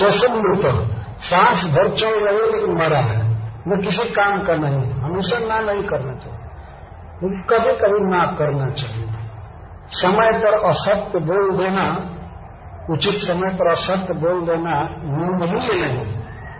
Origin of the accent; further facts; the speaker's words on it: India; और हम इंडियन लोगों के लिए कुछ नई चीज है